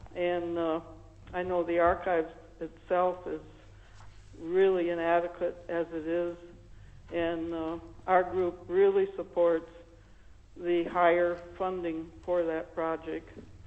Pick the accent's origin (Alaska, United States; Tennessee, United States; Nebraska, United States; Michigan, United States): Alaska, United States; Fairbanks; I'm from Fairbanks.